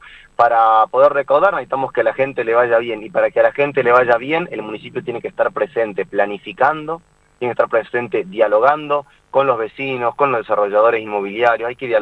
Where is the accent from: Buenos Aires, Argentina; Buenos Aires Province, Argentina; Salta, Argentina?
Salta, Argentina; Vaqueros; Vivo en Vaqueros, me crié en Vaqueros, y tengo los mismos problemas que tienen todos.